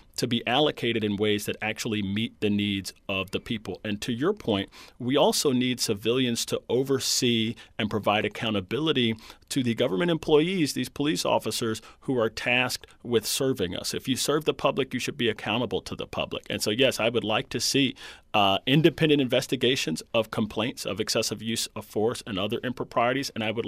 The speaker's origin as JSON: {"language": "English", "town": "Fort Lauderdale", "region": "Florida", "country": "United States", "tie": "born or raised there", "said": "I grew up in Fort Lauderdale. I grew up in Lauderdale Manors. I played basketball at Holiday Park, what's now also Carter Park, used to be Sunland Park, right?"}